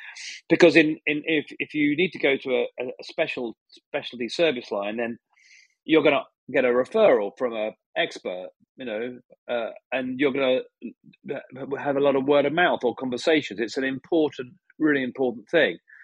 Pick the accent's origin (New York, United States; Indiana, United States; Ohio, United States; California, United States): New York, United States; Brooklyn; accent: Brooklyn; My accent kind of gives away where I come from. Brooklyn, of course.